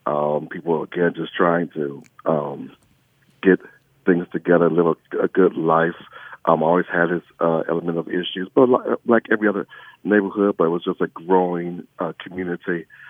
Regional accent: St. Paul, Minnesota, United States; I'm originally from St. Paul, Minnesota.

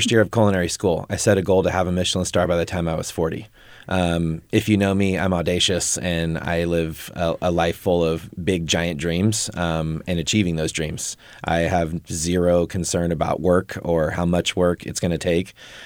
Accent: Forest Hill, California, United States; now in Auburn, United States; Well, I mean, it's where I'm from, right? Like this, I grew up in Forest Hill and I've lived in Auburn for 25 years. I love this area.

